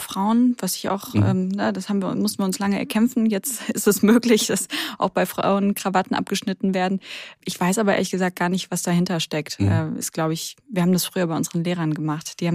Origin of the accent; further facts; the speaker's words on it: Rhineland, Germany; Ich komme aber ja aus dem Rheinland.